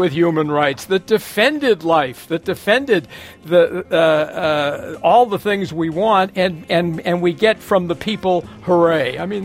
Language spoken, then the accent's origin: English; United States; as an American, I was just really proud